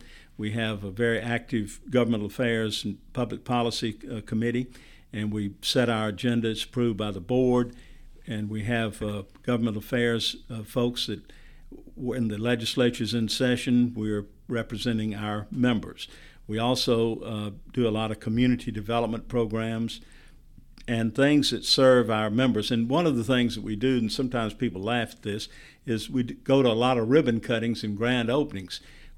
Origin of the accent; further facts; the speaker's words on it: Alabama, United States; accent: Alabama; with my Alabama accent, when I was in Selma, I sounded normal